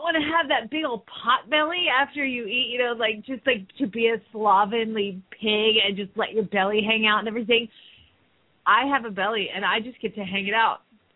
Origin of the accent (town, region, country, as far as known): Phoenix, Arizona, United States